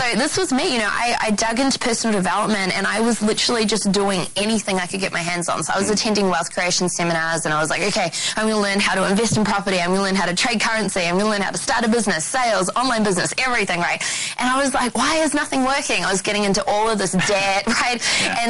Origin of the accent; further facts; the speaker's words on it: Auckland, New Zealand; I grew up in Auckland, New Zealand